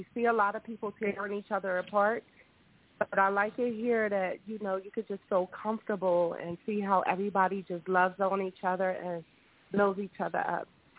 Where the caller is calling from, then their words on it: Philadelphia, Pennsylvania, United States; I'm calling from Philadelphia.